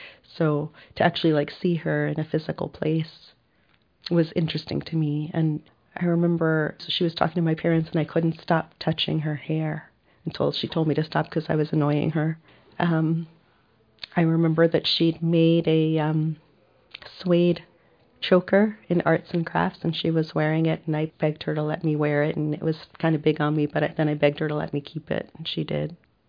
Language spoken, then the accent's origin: English; Far Rockaway, New York, United States; So we grew up in Far Rockaway, Queens.